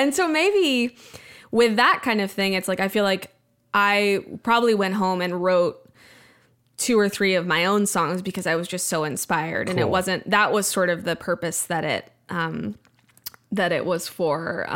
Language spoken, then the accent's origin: English; Austin, Texas, United States; he was friends with … who were some of my earliest mentors growing up in the Austin music scene.